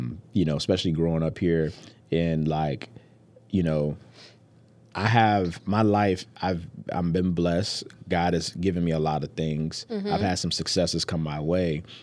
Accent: College Park, United States; from College Park

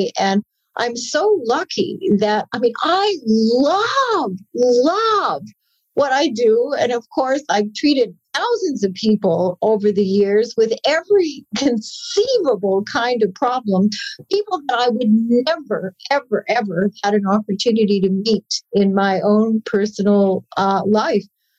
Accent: Winnipeg, Manitoba, Canada; when I was a little girl growing up in Winnipeg

